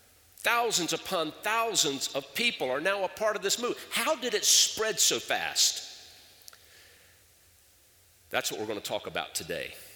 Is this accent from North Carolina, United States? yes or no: yes; Winston-Salem, North Carolina, United States; now in Indianapolis, United States; Very special experiences where I grew up in Winston-Salem.